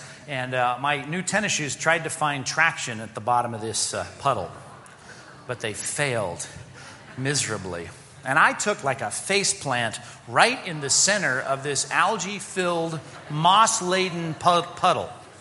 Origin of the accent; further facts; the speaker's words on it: Long Beach, California, United States; I grew up in Long Beach, by the way.